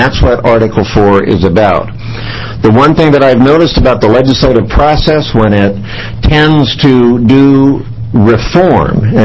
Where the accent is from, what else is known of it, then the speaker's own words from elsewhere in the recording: Gresham, Oregon, United States; I'm from Gresham